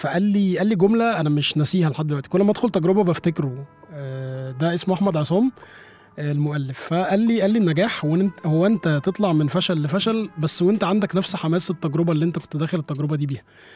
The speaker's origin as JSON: {"language": "Arabic", "town": "Shibin El Kom", "region": "Monufia Governorate", "country": "Egypt", "lives_now": "Cairo, Egypt", "said": "ده كان جاري في شبين في المنوفيه"}